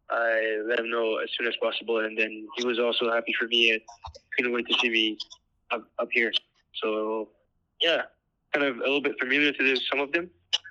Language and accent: English; Canada; I'm a Canadian